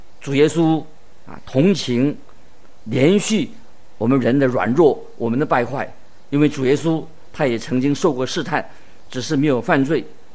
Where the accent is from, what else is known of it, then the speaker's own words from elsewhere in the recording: China; 我们就是我们中国人所说的知人知面不知心啊